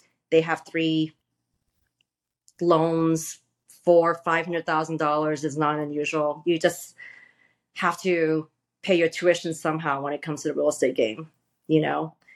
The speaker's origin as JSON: {"language": "English", "town": "San Francisco", "region": "California", "country": "United States", "said": "during one of the first dot-com boom in the San Francisco Bay Area, I'm from San Francisco"}